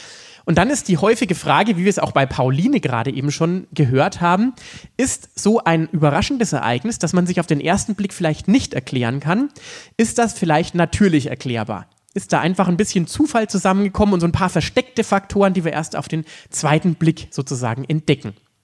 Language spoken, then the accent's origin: German; Bavaria, Germany; in Oberfranken, da wo ich herkomme